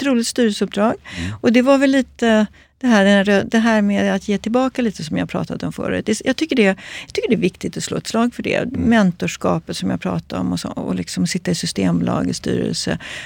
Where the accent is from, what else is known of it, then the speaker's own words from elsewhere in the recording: Stockholm, Stockholm County, Sweden; born there; jag råkade födas i Stockholm i en familj som så liksom såg till att jag började plugga på universitetet.